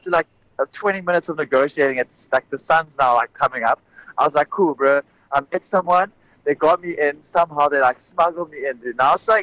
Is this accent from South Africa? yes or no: yes; South Africa; I was like, yo, I'm from South Africa, man.